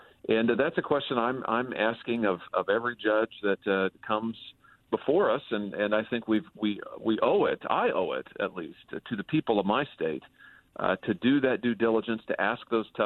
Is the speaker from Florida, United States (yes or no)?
no; Missouri, United States; like my home state of Missouri